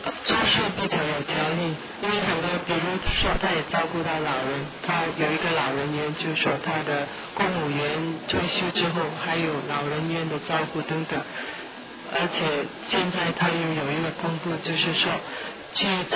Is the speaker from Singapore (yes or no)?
yes; Singapore; 我是从新加坡来的。